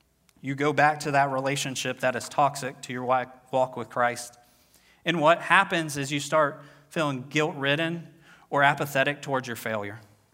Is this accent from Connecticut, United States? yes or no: no; Virginia, United States; Now, I grew up on the eastern part of Virginia. I grew up near the Chesapeake Bay, and I knew a lot of fishermen.